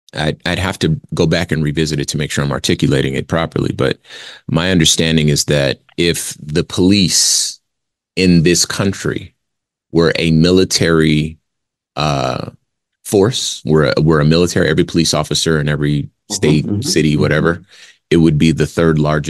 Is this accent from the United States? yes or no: yes; Compton, California, United States; So I am indeed a Black man. And, you know, the only time, and I'm from Compton, the only time I've ever had a gun pulled on me is by the police.